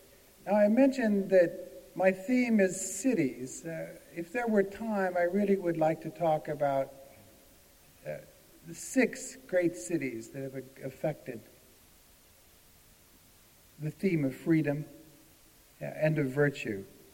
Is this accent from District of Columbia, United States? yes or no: yes; District of Columbia, United States; When we show up somewhere and it comes out that we're from the District of Columbia and that we're here to help, people start moving away from you as if you're bringing anthrax or something.